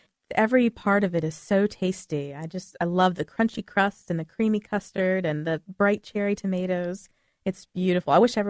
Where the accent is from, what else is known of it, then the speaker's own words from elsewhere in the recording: Waynesboro, United States; I grew up in Waynesboro.